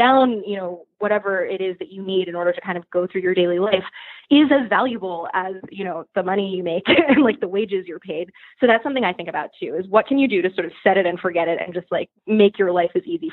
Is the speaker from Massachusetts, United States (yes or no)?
yes; Boston, Massachusetts, United States; I'm from Boston, which is much smaller, and that always seemed about as much city as I could handle.